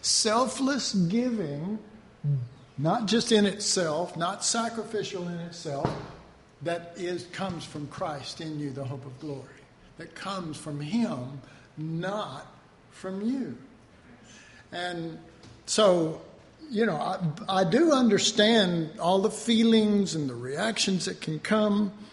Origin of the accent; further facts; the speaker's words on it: Dallas, Texas, United States; I was raised in Oak Cliff, and I learned how to push back. And some of you go, oh, it can't be that bad, but I'm just telling you, I was raised in Oak Cliff.